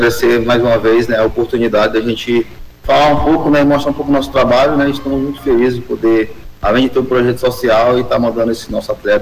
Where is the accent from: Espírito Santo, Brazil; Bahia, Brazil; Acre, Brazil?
Acre, Brazil; Xapuri; now in Rio Branco, Brazil; que eu sou de Chapuri, estou aqui em Rio Branco, morar em Rio Branco em 2012.